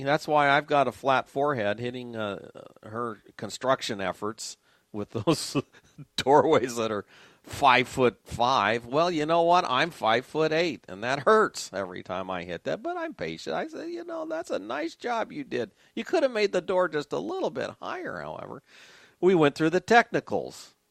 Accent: San Diego, California, United States; I grew up near SeaWorld in San Diego.

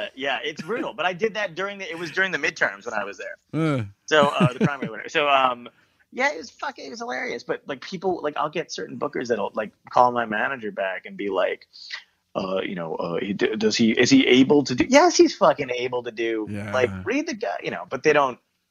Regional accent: New York, United States; now in Boston, United States; I don't announce it in the fucking streets, but you know, I'm from New York.

